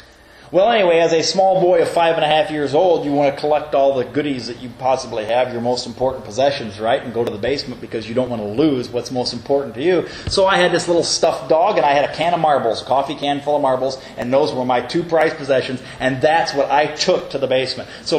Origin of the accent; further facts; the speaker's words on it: Elkhart, Indiana, United States; I grew up in Elkhart, Indiana, and I remember the Palm Sunday tornadoes. I was 5.5 years old at the time